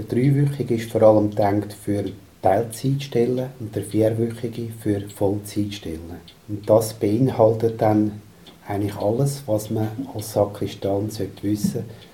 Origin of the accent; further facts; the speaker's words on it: Glarus, Switzerland; also eben als Glarner habe ich natürlich zwei Glarner-Referenten mit kennen, überzeugen und gewinnen.